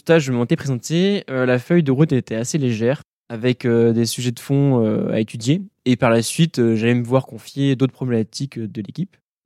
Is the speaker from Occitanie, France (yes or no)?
yes; Toulouse, Occitanie, France; now in Beauvais, France; 23 ans. Je suis originaire de Toulouse et je suis étudiant en école d'ingénieur en agronomie à Unilassalle à Beauvais.